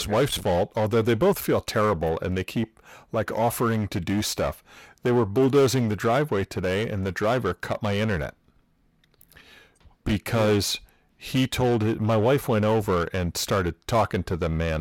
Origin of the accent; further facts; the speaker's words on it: New England, United States; I'm from New England, and we don't pronounce things quite right. We say wicked a lot, too.